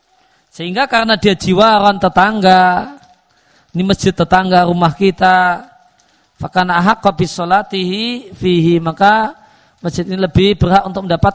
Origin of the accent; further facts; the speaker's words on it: Lampung, Indonesia; Sebagaimana tetangga dulu di kampung saya di Lampung